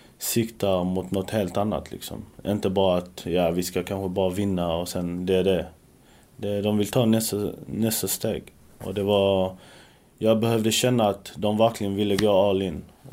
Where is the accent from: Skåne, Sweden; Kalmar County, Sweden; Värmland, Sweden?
Skåne, Sweden; Helsingborg; Sen kommer jag från Helsingborg också.